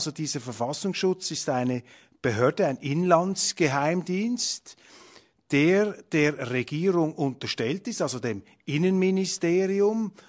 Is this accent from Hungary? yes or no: no; Switzerland; Jetzt frage ich einfach mal als Schweizer, als ahnungsloser Schweizer, der ja nicht in Deutschland beheimatet ist